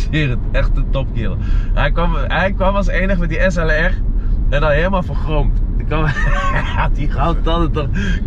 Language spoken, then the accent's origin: Dutch; Netherlands; Ik ben echt een Hollander.